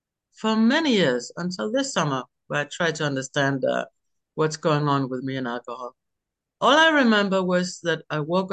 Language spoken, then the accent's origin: English; Denmark; I'm from Denmark. I'm 59.